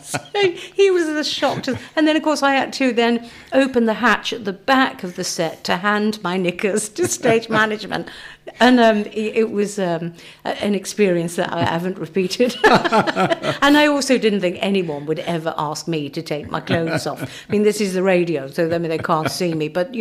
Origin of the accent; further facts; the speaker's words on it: Stoke-on-Trent, West Midlands, United Kingdom; And of course, that's my hometown, and we did The King and I together